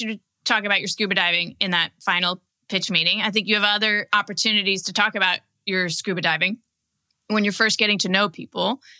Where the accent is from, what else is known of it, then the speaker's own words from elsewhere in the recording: Kansas City, Missouri, United States; Everybody at the buyer's company is wearing Chiefs gear, you know, because we're from Kansas City.